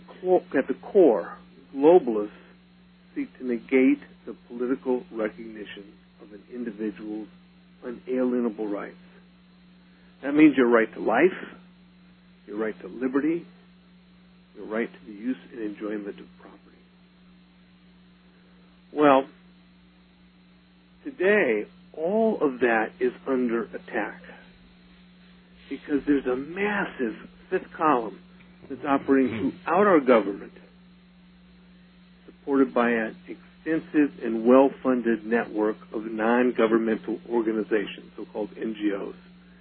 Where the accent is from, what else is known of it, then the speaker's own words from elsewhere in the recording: Orange County, California, United States; I grew up in Orange County, when I was, that's in Southern California